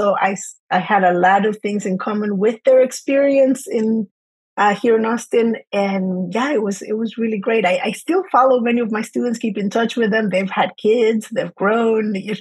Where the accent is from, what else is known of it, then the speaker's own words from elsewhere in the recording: Cuba; also born or lived in Latin America; now in United States; I'm originally from Cuba, and Cuban mom, Chilean dad, and grew up throughout Latin America and ended up in the U.S. at 14. We moved here as immigrants